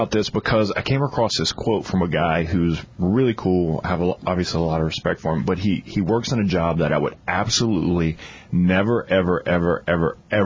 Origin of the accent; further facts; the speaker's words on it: Louisiana, United States; Hockey wasn't on the list because I grew up in South Louisiana, so I never thought about it.